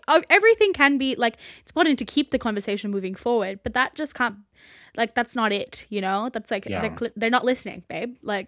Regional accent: Gold Coast, Queensland, Australia; Like, yeah, because we grew up on the Gold Coast.

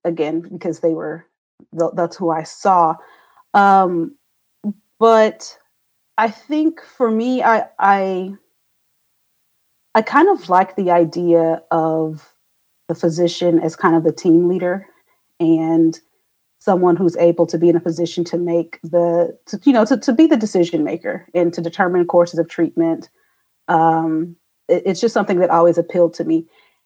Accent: Oklahoma, United States; born or raised there; also born or lived in Kansas / Wichita

